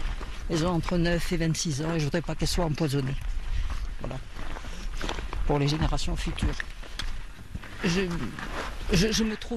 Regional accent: Meknes, Fès-Meknès, Morocco; born there; Une raison affective, parce que je suis née au Maroc, à Meknès. Et donc, c'était l'appel du pays.

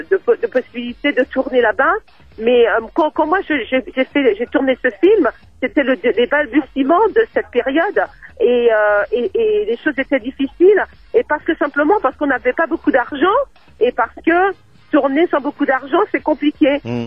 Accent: Paris, Île-de-France, France; also born or lived in Guadeloupe; je suis née en Guadeloupe, mais j'ai grandi à Paris dès l'âge de 6 ans

